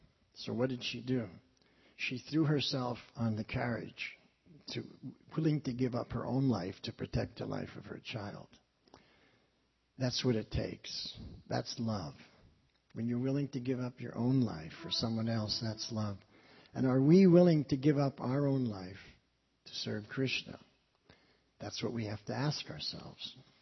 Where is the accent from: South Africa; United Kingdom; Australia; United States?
United Kingdom; London; born there; When I was an infant, I was born in London, and I was born during the war.